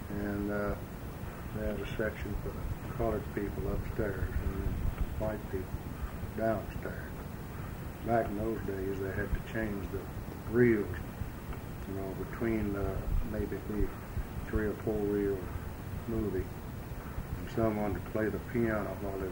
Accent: Diboll, Texas, United States; I was born here in Diboll on April 14th

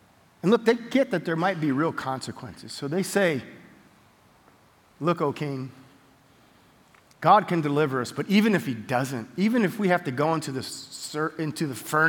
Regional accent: Cleveland, Ohio, United States; This would be like me, you guys know I'm from Cleveland, right?

